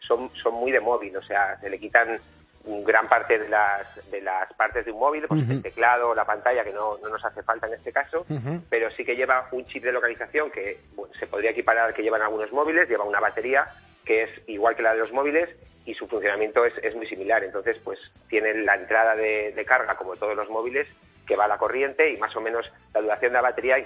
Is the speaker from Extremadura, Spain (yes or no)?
no; Aranda de Duero, Castile and León, Spain; yo soy de Aranda de Duero, de la provincia de Burgos, ¿sí?